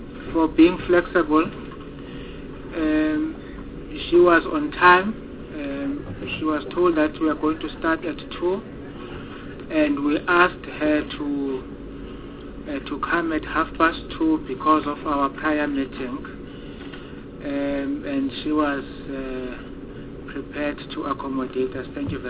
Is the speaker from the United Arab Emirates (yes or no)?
no; Gauteng, South Africa; I'm the chairperson of the committee. I am from Gauteng, a member of the ANC.